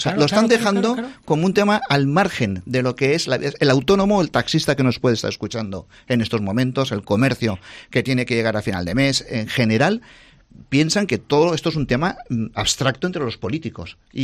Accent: Valencian Community, Spain; somos tan valencianos como españoles y tan españoles como valencianos.

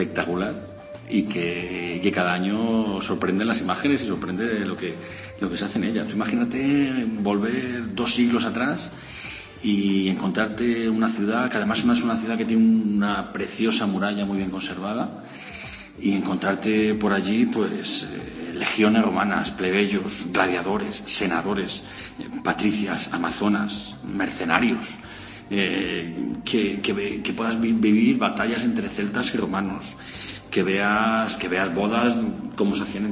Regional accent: Alcobendas, Community of Madrid, Spain; las de mi pueblo, Alcobendas, que siempre montan cosas chulas

